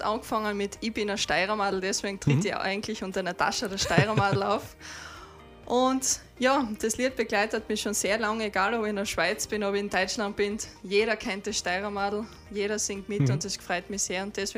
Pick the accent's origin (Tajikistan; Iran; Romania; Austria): Austria; Styria; die raudelt ein bisschen, sagt man bei uns in der Steiermark.